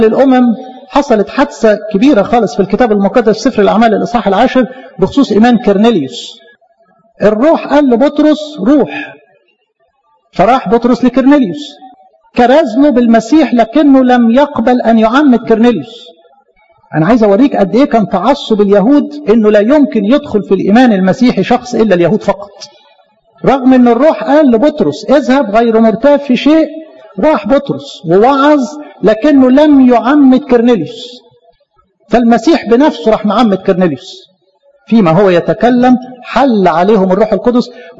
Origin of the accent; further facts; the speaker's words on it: Egypt; اعتزاز إن أنا مصري واعتزاز إن أنا من أصل فرعوني، أنا مش عربي.